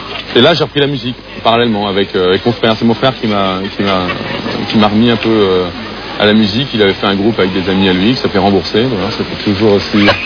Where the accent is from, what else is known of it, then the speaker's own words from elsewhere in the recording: Paris, Île-de-France, France; also born or lived in Montélimar; Je suis né à Paris, ensuite on est parti dans le sud, à Montélimar, de 3 ans.